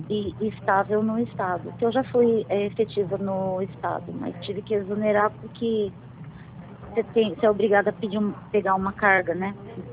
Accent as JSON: {"language": "Portuguese", "region": "São Paulo", "country": "Brazil", "said": "Eu sou de São Paulo."}